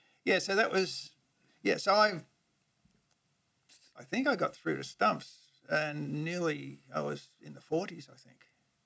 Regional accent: Victoria, Australia; when I came over from Victoria, I was basically an offside player.

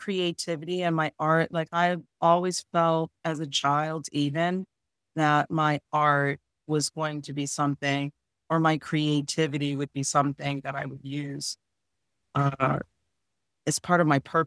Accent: Connecticut, United States; So, you know, we're from Connecticut.

